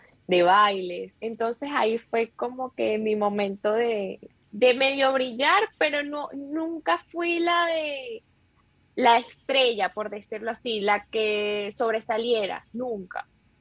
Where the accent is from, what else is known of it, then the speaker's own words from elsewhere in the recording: Maracay, Aragua, Venezuela; Soy de Maracay y yo dije, bueno, me voy a Caracas.